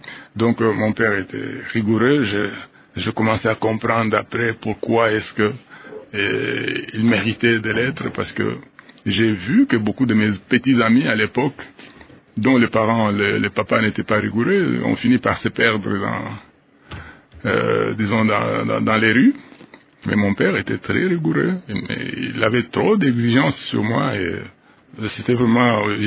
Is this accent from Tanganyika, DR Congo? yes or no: no; Lubumbashi, Haut-Katanga, DR Congo; Oui, j'ai grandi à Lubumbashi. J'ai fait mes études primaires à l'école officielle de la Katouba 2. J'ai fait mes études secondaires à l'Athénée de Katouba.